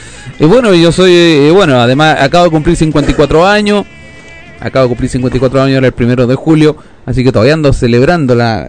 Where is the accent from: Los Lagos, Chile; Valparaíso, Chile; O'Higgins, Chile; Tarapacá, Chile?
Tarapacá, Chile; Iquique; moved away as an adult; now in Santiago, Chile; yo soy un chileno, ¿cierto? Nacido en el norte del país, nacido y criado y mal criado en Iquique, y me vine por allá por el año 85 a radicar a Santiago